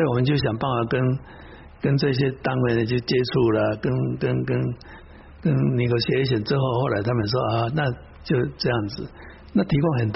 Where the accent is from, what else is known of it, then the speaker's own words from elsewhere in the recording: Taiwan; 我们台湾人喜欢吃茶叶蛋